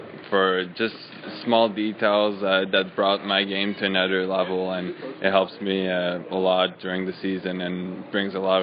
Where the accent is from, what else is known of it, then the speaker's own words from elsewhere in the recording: Blainville, Quebec, Canada; I was bilingual before going there, so it wasn't that much of a problem. But I'm from Blainville, so it's a little bit bigger than Sydney, Cape Breton